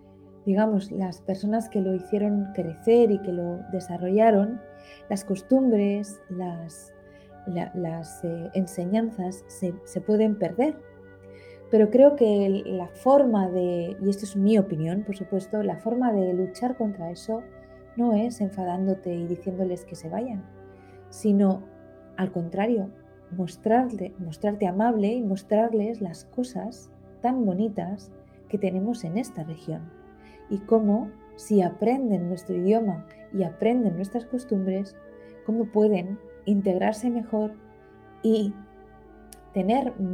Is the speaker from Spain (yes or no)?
yes; Community of Madrid, Spain; now in Alicante, Spain; yo soy madrileña y me vine a vivir a un pueblecito de Alicante.